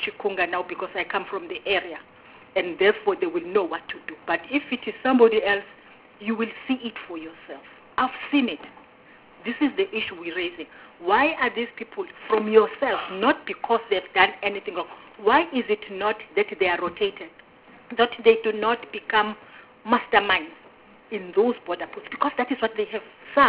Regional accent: Mpumalanga, South Africa; I come from Mpumalanga.

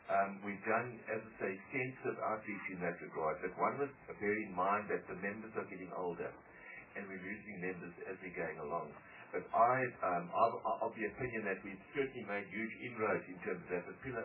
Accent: Tronyana, Eastern Cape, South Africa; born there; I was born in Tronyana in the Transkei, and my mother was born in Tumakala in the Suska. So I'm like standing between the two.

